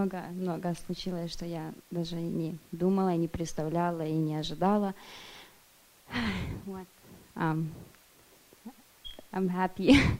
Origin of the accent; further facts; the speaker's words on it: Auburn, Washington, United States; я из Вашингтона, Auburn, Washington.